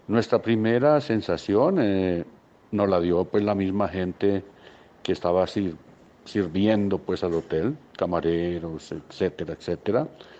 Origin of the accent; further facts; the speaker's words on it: Colombia; y nosotros dos como colombianos.